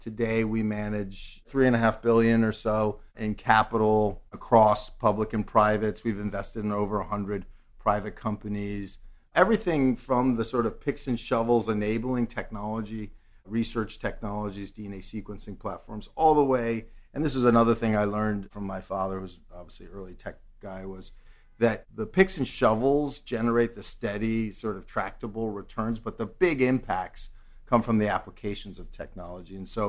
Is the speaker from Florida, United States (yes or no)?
no; New York, United States; I'm a native New Yorker. I grew up on the Upper West Side